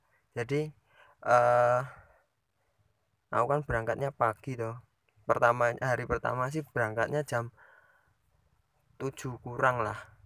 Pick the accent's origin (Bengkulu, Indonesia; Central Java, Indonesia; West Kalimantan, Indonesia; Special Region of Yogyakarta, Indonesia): Special Region of Yogyakarta, Indonesia; Mbrosot; Selama ini kan aku aslinya Mbrosot